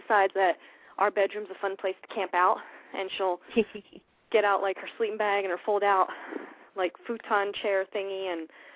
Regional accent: Sicily, Italy; my husband's Japanese, I'm Sicilian. We're used to, like, darker colored skin.

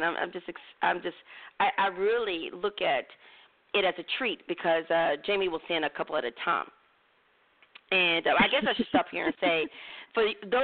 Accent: North Carolina, United States; So, but I grew up in North Carolina where, oh my gosh, you could set a clock to everything.

